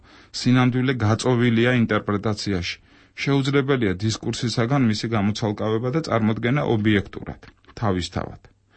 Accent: Rustavi, Kvemo Kartli, Georgia; now in Tbilisi, Georgia; რუსთავი ჩემი ბავშვობის ქალაქია. აქ დავიბადე და საშუალო სკოლაც აქ დავასრულე. მიუხედავად ამისა, ვერაფრით უწოდებ ამ ქალაქს მშობლიურს. არასოდეს მქონია მის მიმართ ნოსტალგიის განცდა მას შემდეგ, რაც თბილისში დავსახლდი.

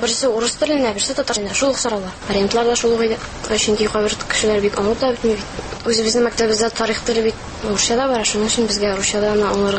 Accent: Kurgaly, Tatarstan, Russia; Презентация үзебезнең туган ягыбыз Қорғалы турында ясадык без ишебездә.

